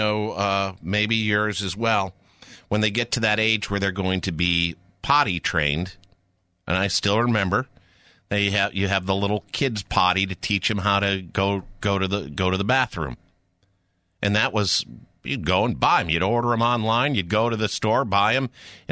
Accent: Connecticut, United States; I am from Connecticut.

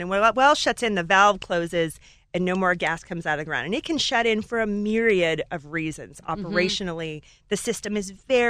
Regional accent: Alaska, United States; So I grew up in Alaska in a gold mine.

